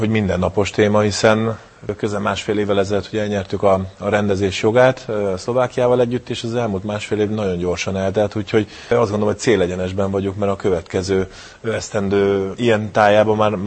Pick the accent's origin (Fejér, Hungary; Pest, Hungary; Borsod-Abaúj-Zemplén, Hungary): Fejér, Hungary; Székesfehérvár; moved away as an adult; független attól, hogy Székesfehérváron születtem, 19 éves koromig ott nevelkedtem